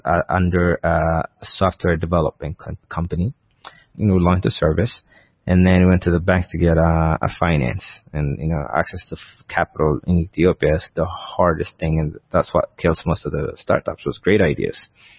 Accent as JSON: {"language": "English", "country": "United States", "tie": "born or raised there", "said": "I said, no, I grew up in the States and I have nothing"}